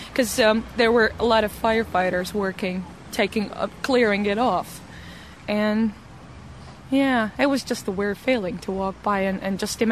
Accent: Latvia; English is a second language; also born or lived in New York; now in Bristol, United Kingdom; I am from Latvia.

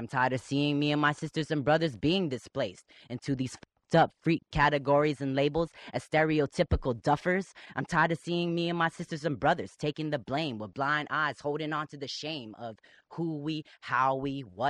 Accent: Guam; since I'm not from the United States of America, I'm from Guam originally. We are a U.S. territory, but we're still our own culture. It's very closeted and homophobic there and transphobic.

